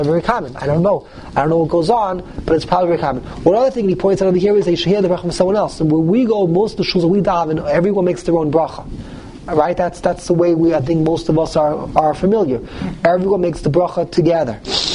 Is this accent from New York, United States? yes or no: yes; New York, United States; I grew up in the Lower East Side. I was used to hearing one particular nigun, and then I came to Flatbush.